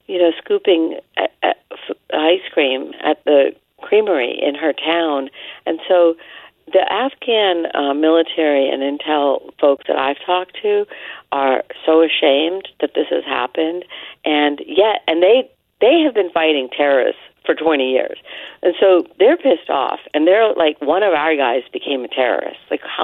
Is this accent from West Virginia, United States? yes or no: yes; West Virginia, United States; I didn't miss this story because I'm from West Virginia, remember?